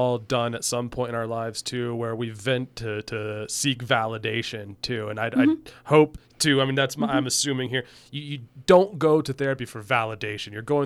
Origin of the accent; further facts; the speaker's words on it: Ohio, United States; People don't use their horns here. I'm from Ohio.